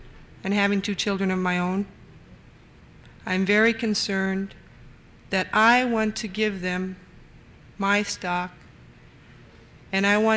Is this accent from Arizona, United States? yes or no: no; Kotzebue, Alaska, United States; as a person born and raised in Kotzebue, living in probably both worlds